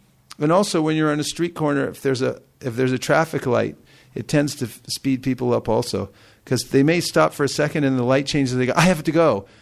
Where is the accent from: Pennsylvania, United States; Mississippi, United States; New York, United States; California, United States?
California, United States; San Francisco; I would say, I'm from San Francisco.